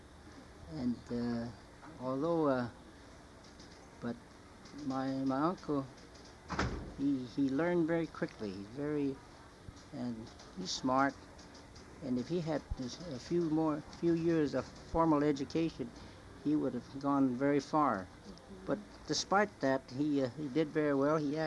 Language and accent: English; Oakland, California, United States; also born or lived in Fresno / Hanford; I was born in Fresno, California, January 30th, 1904. Mm-hmm. And I've lived in California all my life. At first in Hanford for a few years. After the San Francisco earthquake, mm-hmm. my folks moved to Oakland